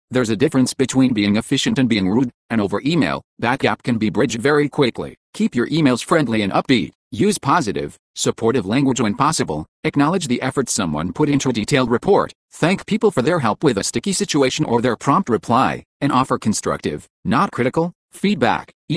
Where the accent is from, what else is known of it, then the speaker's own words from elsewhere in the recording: San Bernardino, California, United States; This when I returned to my hometown of San Bernardino from Denver, Colorado.